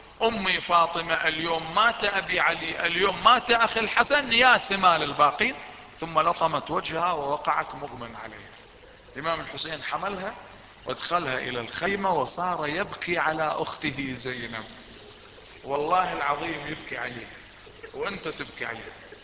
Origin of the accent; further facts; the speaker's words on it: Iraq; رجل عندنا في العراق